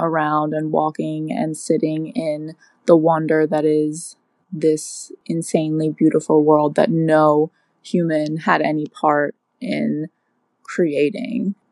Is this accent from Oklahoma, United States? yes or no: no; Los Angeles, California, United States; I'm from Los Angeles.